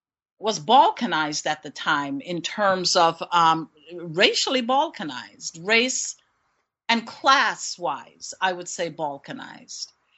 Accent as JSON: {"language": "English", "town": "Queens", "region": "New York", "country": "United States", "tie": "born or raised there", "said": "And so if you come from those marginalized areas, as I did, I grew up in Queens."}